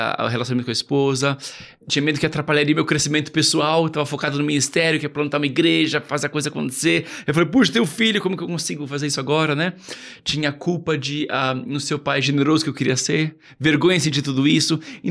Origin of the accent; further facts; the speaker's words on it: São Paulo, Brazil; moved away as an adult; now in Rome, Italy; Eu nasci e cresci aqui em São Paulo, agora sou, fazem 13 anos, eu e minha esposa somos missionários em Roma, na Itália.